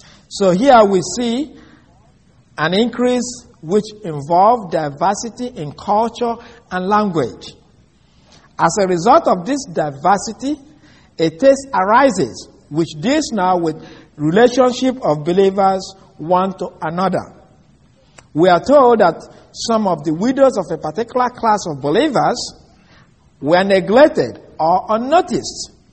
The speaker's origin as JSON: {"language": "English", "country": "Nigeria", "first_language": "Igbo", "second_language": "English", "said": "I'm a Nigerian. I speak a language that's called Igbo."}